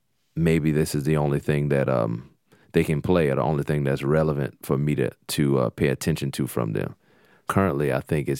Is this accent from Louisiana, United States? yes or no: yes; Kenner, Louisiana, United States; Kenner was basic, you know, it was very, very small.